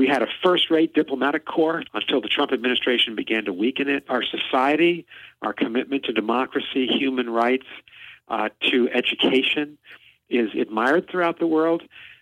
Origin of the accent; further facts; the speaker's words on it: United States; So as an American, I think we're going to succeed in the 21st century